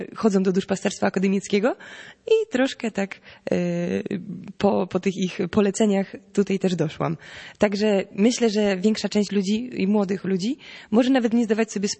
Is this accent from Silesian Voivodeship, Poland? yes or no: yes; Silesian Voivodeship, Poland; Wywodzę się z małej miejscowości na Śląsku